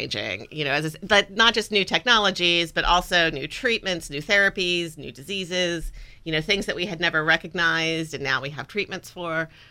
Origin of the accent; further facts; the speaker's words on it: Virginia Beach, Virginia, United States; I'm from Virginia. So my family's from Virginia Beach. So when I finished up my fellowship, I was looking for coming back to Virginia.